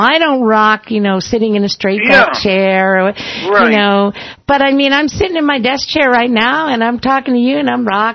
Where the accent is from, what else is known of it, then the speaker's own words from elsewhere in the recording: Boston, Massachusetts, United States; I grew up in Boston.